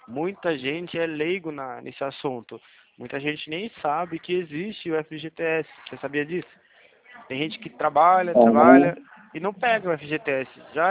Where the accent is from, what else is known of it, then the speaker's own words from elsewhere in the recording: Leme, São Paulo, Brazil; Eu sou aqui de São Paulo, amigo. Eu sou do interior, tá? De Leme.